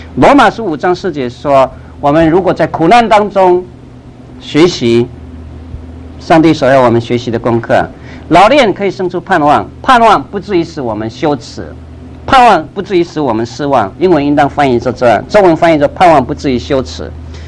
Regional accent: Taiwan; 我们台湾话叫做破小

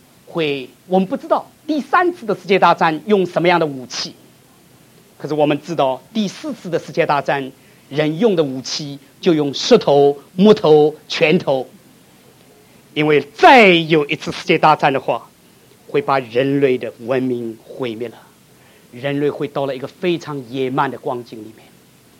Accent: United States; 我们美国人纳税就是养这样的人

